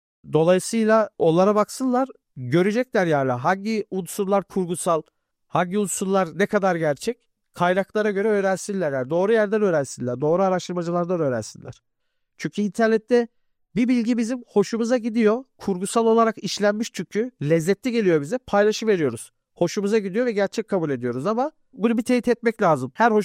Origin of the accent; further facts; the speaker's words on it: Edirne, Turkey; Ben Edirne'den